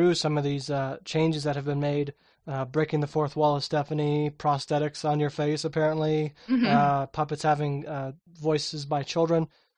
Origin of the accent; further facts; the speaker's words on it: United States; as an American, it is unacceptably short.